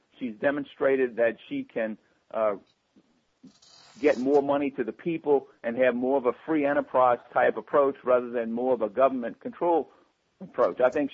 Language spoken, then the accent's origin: English; New Orleans, Louisiana, United States; During Hurricane Katrina in my hometown of New Orleans